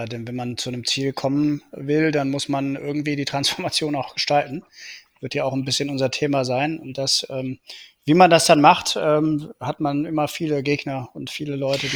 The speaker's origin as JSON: {"language": "German", "town": "Düsseldorf", "region": "North Rhine-Westphalia", "country": "Germany", "tie": "born or raised there", "said": "Wir sind ja beide in Düsseldorf groß geworden, haben die Kommunalwahl mitgemacht."}